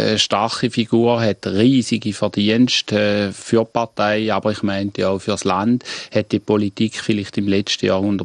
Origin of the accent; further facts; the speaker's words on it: Schaffhausen, Switzerland; für uns als Schaffhauser